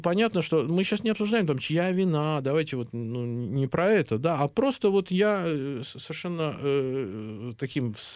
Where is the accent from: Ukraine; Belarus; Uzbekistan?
Ukraine; now in Russia; я мультикультурный, наверное, прежде всего потому, что... не только потому, что я вырос на Украине и живу в России